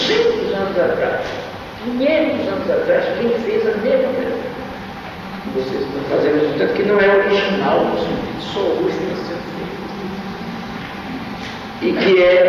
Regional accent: Recife, Pernambuco, Brazil; born there; Mas eu nasci no Recife, que é uma cidade fundamental, uma cidade importante, de um pedaço do Brasil que se chama Nordeste

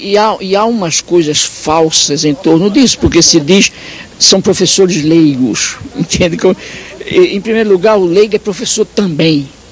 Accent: Brazil; Eu me sinto como brasileiro insultado.

